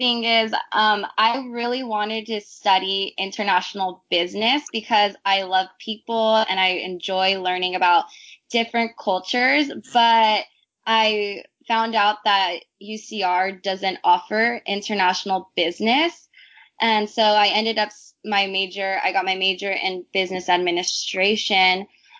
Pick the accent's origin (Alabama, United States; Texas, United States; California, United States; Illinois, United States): California, United States; Riverside; I am from Riverside, California. I graduated from La Sierra High School in 2014.